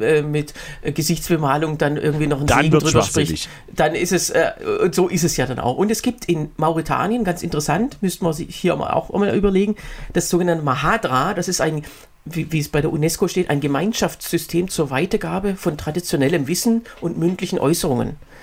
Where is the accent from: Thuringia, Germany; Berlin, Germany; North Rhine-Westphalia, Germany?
Berlin, Germany; Aber in Berlin, ich bin ja Berliner